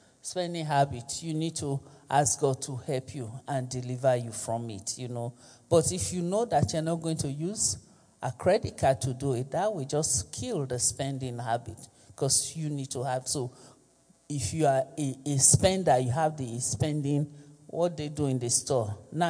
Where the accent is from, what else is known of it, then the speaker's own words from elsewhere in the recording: Nigeria; I'm also Nigerian